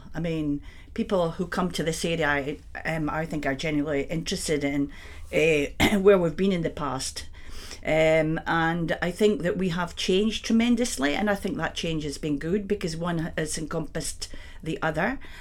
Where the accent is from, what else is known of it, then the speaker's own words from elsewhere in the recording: Slains, Scotland, United Kingdom; accent: Doric; also born or lived in Inverness; now in Cruden Bay, United Kingdom; I'm living at Cruden Bay at the moment. I'm originally from the parish of Slains, from a farm. So I'm a farm quine, really. So I suppose that's where my Doric roots started when I was working and living on the farm with my dad.